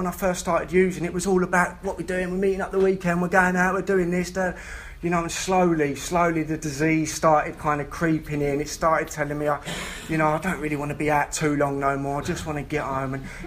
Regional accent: London, United Kingdom; I'm from London originally, some of you might have guessed by the accent

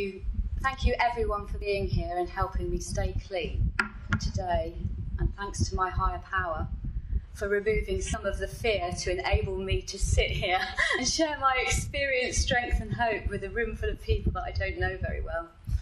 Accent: Bristol, South West England, United Kingdom; So 11 and 12, I was down in the blues clubs in St. Paul's. I'm from Bristol.

